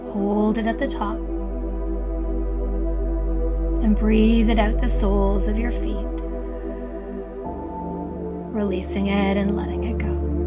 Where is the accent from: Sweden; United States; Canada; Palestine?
Canada; I am Canadian, but the wildfires in LA are breaking my heart.